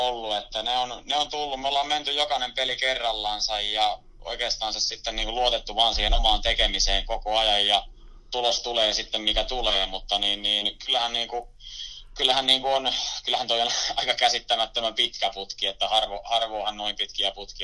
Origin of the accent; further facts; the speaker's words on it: Ilmajoki, South Ostrobothnia, Finland; Mä oon itse Ilmajoelta lähtöisin, mikä on niin kuin ihan täys maalaiskunta Pohjanmaalla.